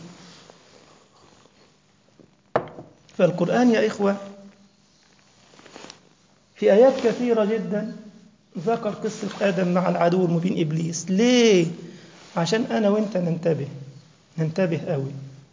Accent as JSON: {"language": "Arabic", "country": "Egypt", "said": "المثل اللي عندنا في مصر"}